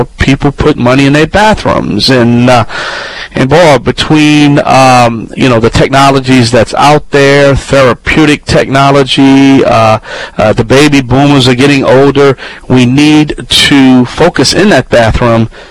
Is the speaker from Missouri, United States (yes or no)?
no; Louisiana, United States; That's right … from the Bayou Land.